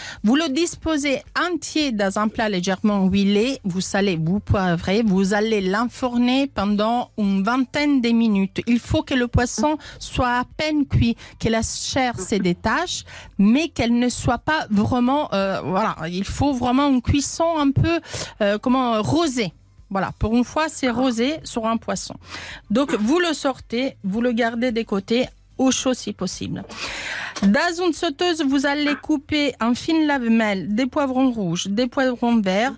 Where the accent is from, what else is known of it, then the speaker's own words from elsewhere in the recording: Italy; Non mais je suis italienne